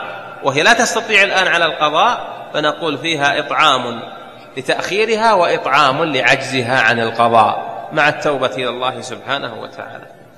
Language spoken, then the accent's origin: Arabic; Saudi Arabia; عندنا في المملكة العربية السعودية الشركات المساهمة التي تنزل في التداول